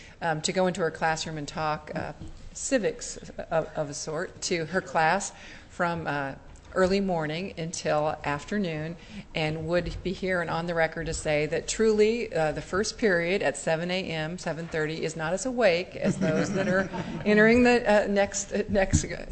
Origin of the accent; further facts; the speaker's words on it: Eagle River, Alaska, United States; Greening Middle School in my hometown, Eagle River